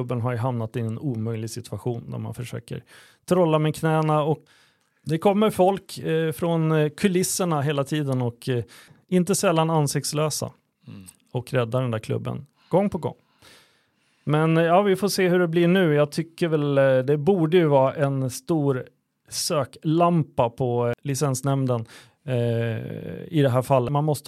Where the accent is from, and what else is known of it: Örebro, Örebro County, Sweden